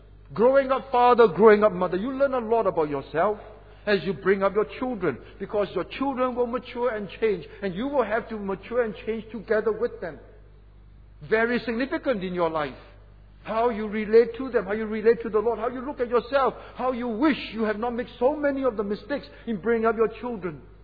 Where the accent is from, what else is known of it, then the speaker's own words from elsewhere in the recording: Singapore; As a Singaporean, we are well known, aren't we?